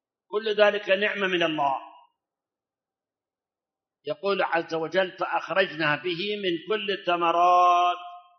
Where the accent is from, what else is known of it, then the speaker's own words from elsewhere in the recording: Iraq; الآن احنا عندنا بالعراق أكبر الأنهار في العراق شنو؟ دجلة والفرات.